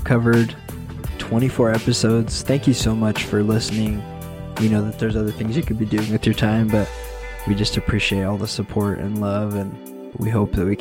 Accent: West Valley City, Utah, United States; Obviously, I'm from West Valley, obviously where the Maverick Center is.

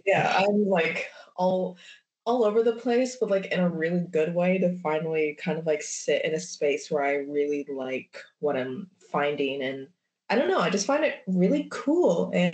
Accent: United States; My hometown back in the US is super small

